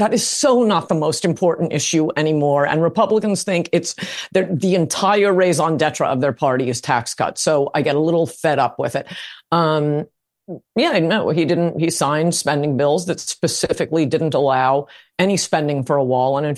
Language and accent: English; Connecticut, United States; Anyway, that's why I supported him, even though, you know, I grew up in Connecticut.